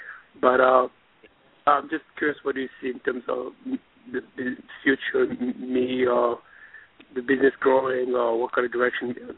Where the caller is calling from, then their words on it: New York, United States; And I'm calling from New York.